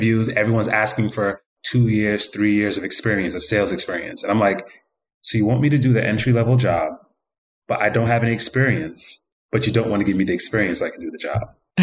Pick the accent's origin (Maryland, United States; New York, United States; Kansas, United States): New York, United States; New York City; So currently born and raised in the Bronx, New York City, by way of Jamaica. Mom from Kingston, dad from Spanish Town, and went to the University of Miami in Florida.